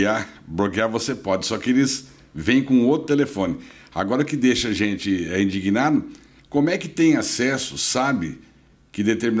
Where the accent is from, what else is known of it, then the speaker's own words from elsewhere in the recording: Corumbá, Mato Grosso do Sul, Brazil; especialmente da minha terra, Corumbá, Ladária, região pantaneira